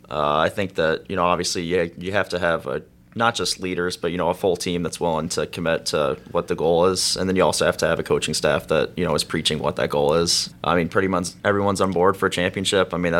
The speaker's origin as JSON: {"language": "English", "region": "Michigan", "country": "United States", "tie": "born or raised there", "also_born_or_lived": "Atlanta, United States", "said": "Yeah, so I'm from Atlanta originally, so I played there until I was about 8 or 9, and then I moved to Michigan for the rest of my remainder of it."}